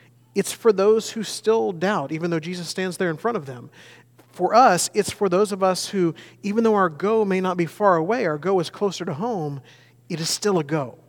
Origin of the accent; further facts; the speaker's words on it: United States; one of the things I've learned very quickly is I'm an American.